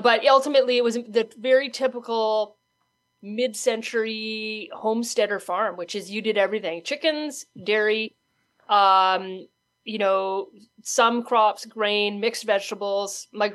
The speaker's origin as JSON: {"language": "English", "region": "Manitoba", "country": "Canada", "said": "So, you know, I think, you know, I'm proud of my prairie roots. I'm a British Columbia resident now, but I go back home once a year. But I think the thing with Manitoba is that it's a resilient, tough, scrappy"}